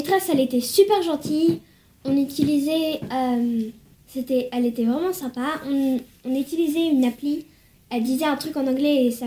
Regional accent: France; Si je dis pas aux gens que je suis française, ils croient que je suis américaine. Et j'aime bien être française aussi.

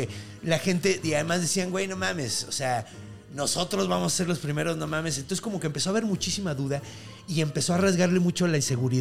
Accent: Yucatán, Mexico; Lo dije como yucateco, ¿no?

